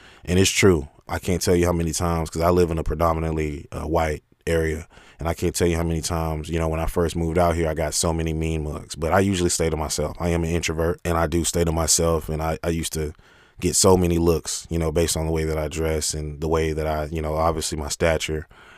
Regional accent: Houston, Texas, United States; I am a 26-year-old African-American male. I am from Houston, Texas, and I still reside here.

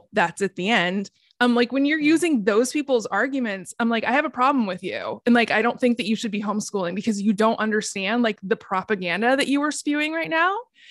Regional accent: Oregon, United States; I grew up in Oregon

